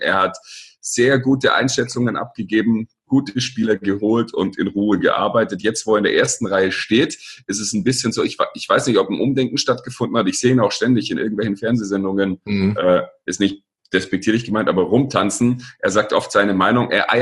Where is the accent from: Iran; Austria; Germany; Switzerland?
Germany; Baden-Württemberg; ich komme aus der Nähe von Stuttgart.